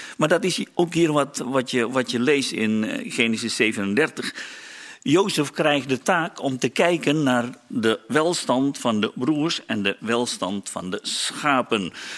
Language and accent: Dutch; Indonesia; now in Netherlands; Ik kom uit Indonesië, als ik een rund zie, dan zie ik biefstuk of 4 poten.